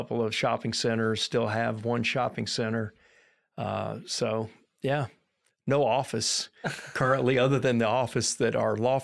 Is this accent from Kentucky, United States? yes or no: yes; Lexington, Kentucky, United States; And I grew up here in Lexington. I grew up over in Meadowthorpe, went to Lafayette, went to UK Law School